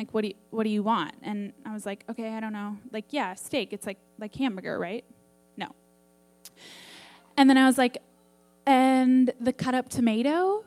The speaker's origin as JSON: {"language": "English", "region": "Minnesota", "country": "United States", "tie": "born or raised there", "said": "Well, I grew up in Minnesota."}